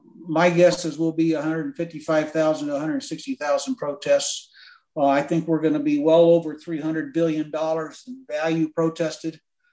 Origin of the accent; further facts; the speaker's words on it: Arlington, Virginia, United States; born there; also born or lived in Scottsdale; now in Lakeway, United States; I was born in Arlington, Virginia. We've lived all over the country.